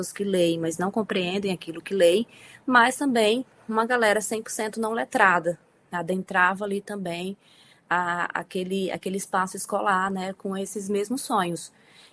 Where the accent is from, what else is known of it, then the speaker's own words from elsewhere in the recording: Quixadá, Ceará, Brazil; eu venho do Ceará, na verdade, do sertão do Ceará, né? Eu venho da cidade de Quixadá, né? Uma terra de semiárido. Eu costumo dizer que meu bioma é a Caatinga, né? Que vem desse contexto árido, dessa vivência dos povos nordestinos, né? Então, eu venho dessa região, sou do Ceará com muito orgulho.